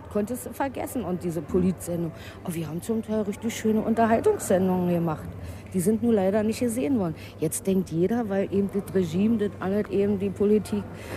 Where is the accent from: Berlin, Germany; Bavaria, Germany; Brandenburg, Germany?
Berlin, Germany; wie Türken genauso so eine Menschen sind wie Sachsen für mich als Berlinerin.